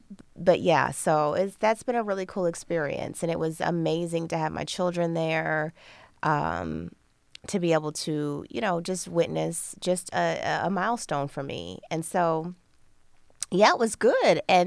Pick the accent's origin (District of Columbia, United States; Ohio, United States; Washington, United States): Ohio, United States; Toledo; So I am from East Toledo, proudly, and I was born and raised in Toledo. So been an East Sider most of my life.